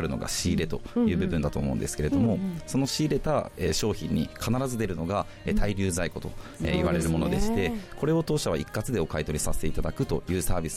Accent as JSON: {"language": "Japanese", "town": "Isahaya", "region": "Nagasaki", "country": "Japan", "tie": "born or raised there", "said": "生まれも育ちも諫早です。"}